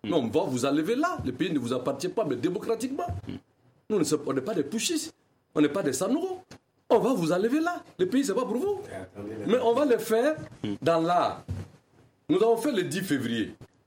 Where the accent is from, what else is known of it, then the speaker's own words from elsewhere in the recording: Mali; on est tous des Maliens